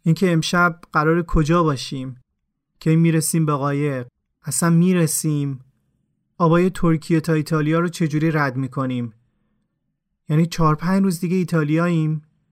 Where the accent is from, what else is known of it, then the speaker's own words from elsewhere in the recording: Syria; پرسید اهل کجایی؟ و من گفتم سوریم. سوری.